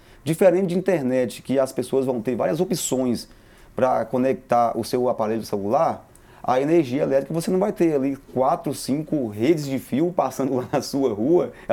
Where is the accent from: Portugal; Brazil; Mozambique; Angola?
Brazil; Salinas, Minas Gerais; Você já percebeu meu sotaque, né? Eu não sou de Belo Horizonte. Eu sou de Salinas, a região mais carente do nosso estado. Está ali coladinho no Vale do Jequitinhonha e Vale do Mucuri.